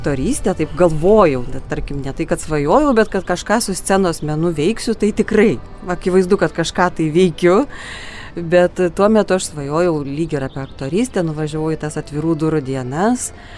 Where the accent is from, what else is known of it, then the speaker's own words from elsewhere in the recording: Aukštaitija, Lithuania; also born or lived in Kaunas; Aš taip sau sakau, esu aukštaitė.